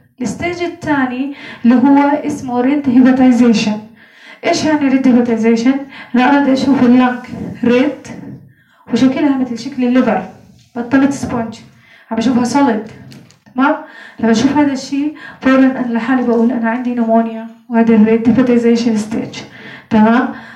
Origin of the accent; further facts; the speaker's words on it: Jordan; تمام، بس احنا عندنا بالاردن مش كثير يعني، لسه ما اشتغلوا هالاشياء.